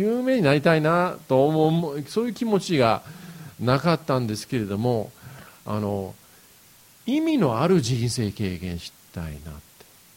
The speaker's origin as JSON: {"language": "Japanese", "town": "Yokohama", "region": "Kanagawa", "country": "Japan", "tie": "born or raised there", "said": "で、僕も、横浜育ちなんですけれども、"}